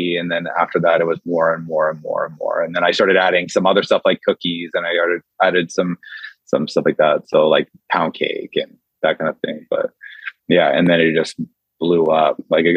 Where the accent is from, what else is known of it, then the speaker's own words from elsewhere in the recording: Gordon Head, British Columbia, Canada; I was raised in Gordon Head. So I was born at the Victoria General Hospital before they tore it down and rebuilt it.